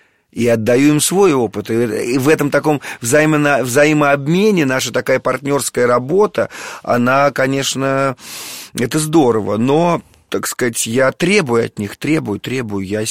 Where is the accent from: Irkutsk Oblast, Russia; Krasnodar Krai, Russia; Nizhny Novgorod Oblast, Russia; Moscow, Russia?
Moscow, Russia; Но я родился в Москве, я коренной москвич.